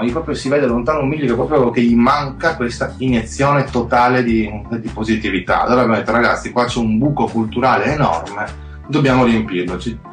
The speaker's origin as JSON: {"language": "Italian", "town": "Trieste", "region": "Friuli-Venezia Giulia", "country": "Italy", "tie": "born or raised there"}